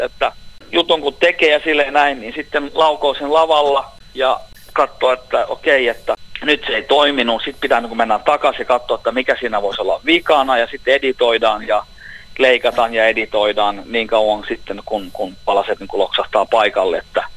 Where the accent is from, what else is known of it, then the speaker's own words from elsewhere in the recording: Jakobstad, Ostrobothnia, Finland; mähän olen syntynyt ja varttunut tuolla Pietarsaaressa, niin Vaasa on erittäin tuttu paikka ja totta kai koko Pohjanmaa on tuttu paikka